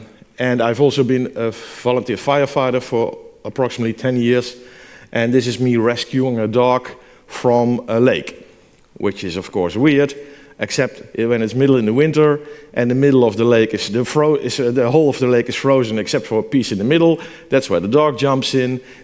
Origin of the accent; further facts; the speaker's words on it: Netherlands; English is a second language; I'm from the Netherlands. I'm from Holland.